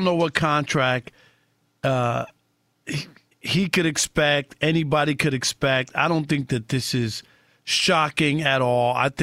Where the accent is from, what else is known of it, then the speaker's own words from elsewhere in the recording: New Jersey, United States; I grew up in Jersey. I was a Nets fan.